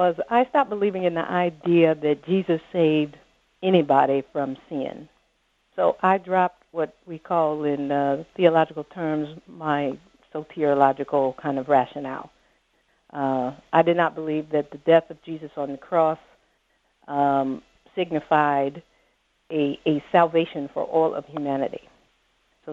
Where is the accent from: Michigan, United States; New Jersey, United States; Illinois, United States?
Illinois, United States; Springfield; moved, back to Illinois, back to my hometown, Springfield, Illinois